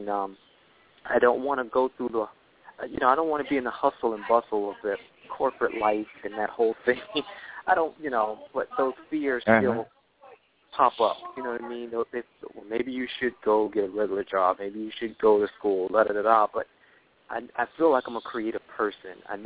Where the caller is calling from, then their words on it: Florida, United States; I'm calling from Florida.